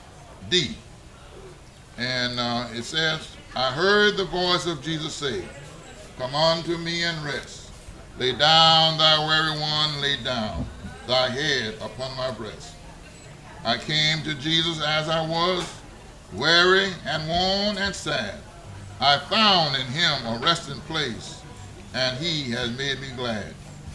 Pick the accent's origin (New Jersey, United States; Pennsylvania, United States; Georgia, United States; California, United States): Georgia, United States; I'm from Georgia, and where I came from, we didn't have farms, because I live right near the Atlantic Ocean, and we did mostly seafood.